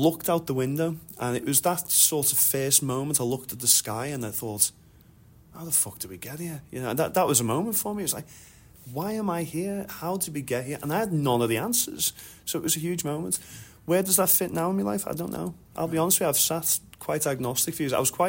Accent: Liverpool, North West England, United Kingdom; I mean, we're from Liverpool, so it's a difficult one.

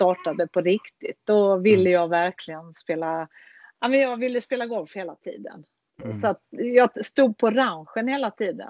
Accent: Karlshamn, Blekinge, Sweden; Ja, nej men jag växte upp i södra Sverige, Karlshamn, och mina föräldrar spelade golf.

